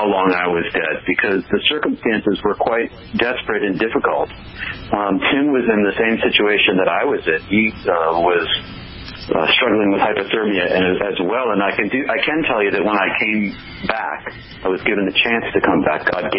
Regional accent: Marlborough, Massachusetts, United States; now in Maine, United States; No, I'm from Massachusetts originally.

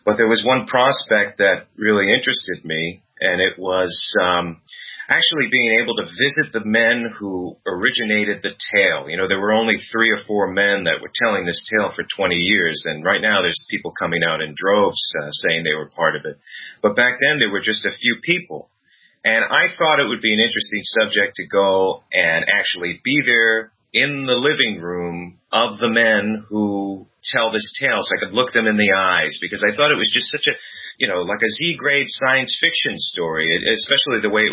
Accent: Long Island, New York, United States; and he knew I was from Long Island

